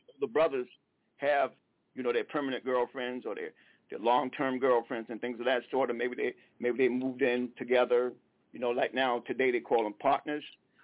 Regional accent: South Carolina, United States; I'm from South Carolina, and I don't know. I nearly can't speak English that good.

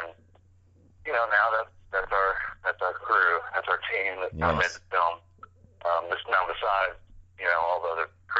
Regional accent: Louisiana, United States; You know, I grew up in Louisiana, and I just, you know, every time I would visit, I just was more inspired and wanted to get back here and be here.

